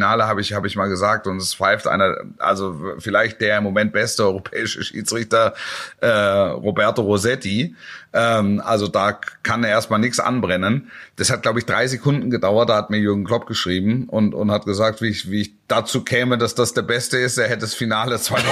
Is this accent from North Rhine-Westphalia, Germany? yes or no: yes; Dortmund, North Rhine-Westphalia, Germany; ich als Dortmunder würde auch die Pusteln kriegen